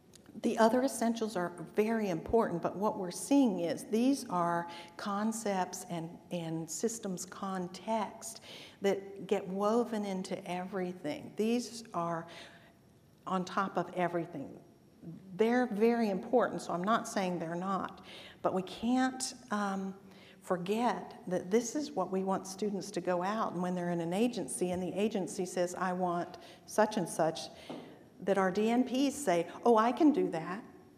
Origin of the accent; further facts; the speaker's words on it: North Carolina, United States; And growing up in North Carolina with the warm Atlantic, I literally mean dip your toes because I've never felt colder water in my life.